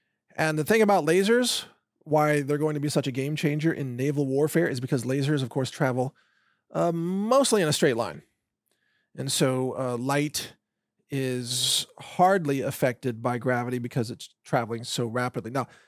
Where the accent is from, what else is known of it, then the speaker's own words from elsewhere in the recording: United States; And I acknowledge this as an American.